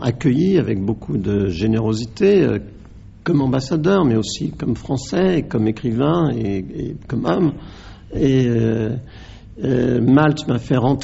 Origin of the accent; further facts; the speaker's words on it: Grand Est, France; je rentrais chez moi en Champagne